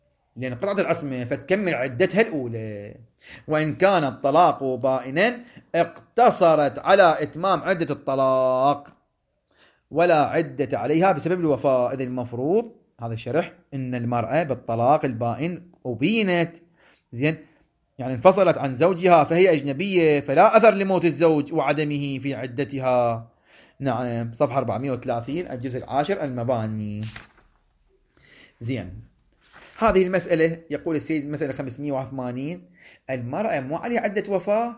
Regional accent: Iraq; بلدنا العراق

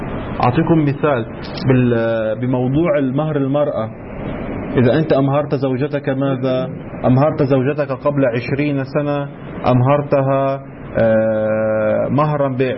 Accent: Lebanon

